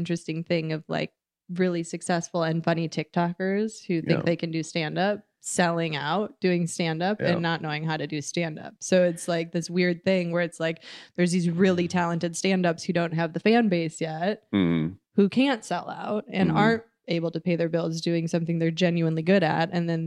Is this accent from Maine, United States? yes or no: no; Big Bend, Wisconsin, United States; Like, suburbs of Milwaukee. I went to Mogwanago High School. I grew up in Big Bend, which is... There's 1,100 people there.